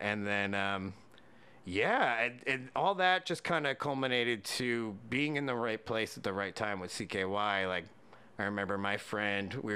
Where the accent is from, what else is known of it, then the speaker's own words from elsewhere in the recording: Pennsylvania, United States; I grew up in Bucks County.